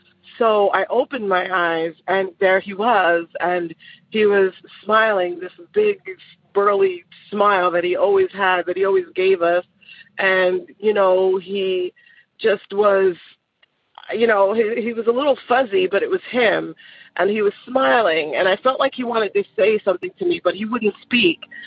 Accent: New York, United States; now in Georgia, United States; I grew up in New York. But later on, you know, obviously I moved and I'm living in Georgia right now.

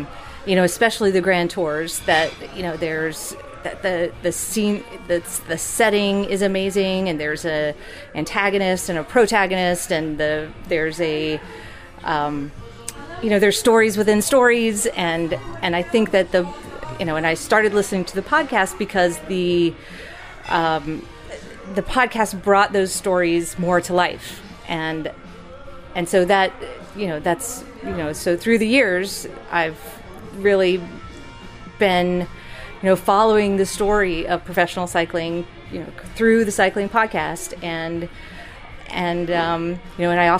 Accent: Blacksburg, Virginia, United States; Roanoke, but I grew up not far from Roanoke. It's about an hour from there. So I was driving down to my hometown, which is Blacksburg, Virginia, this summer

